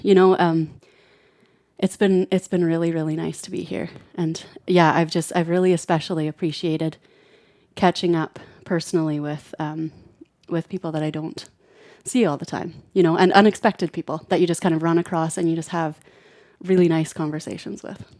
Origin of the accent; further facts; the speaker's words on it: Dunblane, Saskatchewan, Canada; I'm from Dunblane, Saskatchewan.